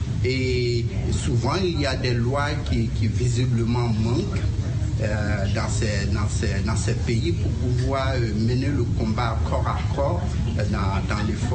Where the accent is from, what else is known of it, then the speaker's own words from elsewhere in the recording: Côte d’Ivoire; Le pays dont je viens, je suis ivoirien d'origine